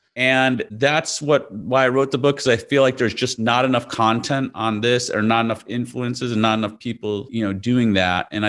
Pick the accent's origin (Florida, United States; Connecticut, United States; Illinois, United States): Illinois, United States; Chicago; I grew up in Chicago in the Midwest